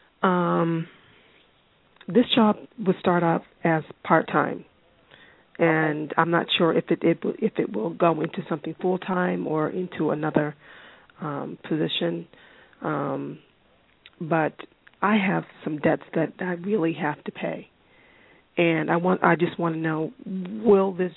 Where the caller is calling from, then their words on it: Boston, Massachusetts, United States; I'm calling from Boston.